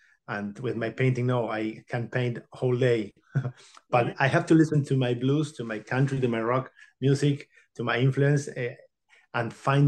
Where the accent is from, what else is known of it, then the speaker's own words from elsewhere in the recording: Buenos Aires, Argentina; I was born in Argentina in 1978